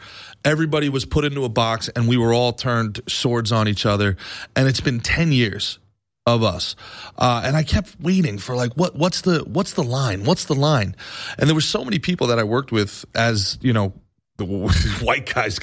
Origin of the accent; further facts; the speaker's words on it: New York, United States; You know, I come from a union family in New York.